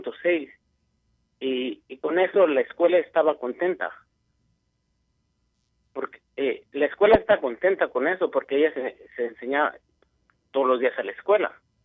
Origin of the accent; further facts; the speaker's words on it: Mexico; yo vengo de México, no tengo matemáticas